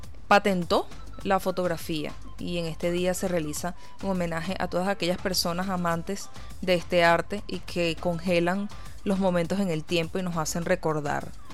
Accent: Venezuela; me recuerda que nosotros somos lectores, los venezolanos?

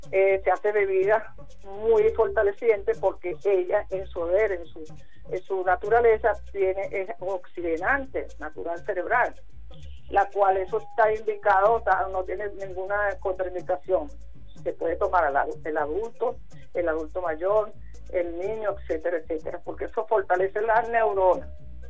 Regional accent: Venezuela; como buenos venezolanos que somos

